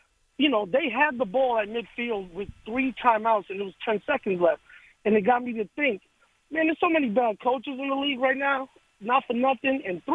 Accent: New York, United States; I'm from New York.

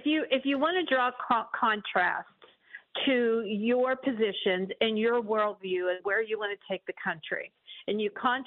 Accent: Pennsylvania, United States; He has a great approval rating in my home state. It's at 64%

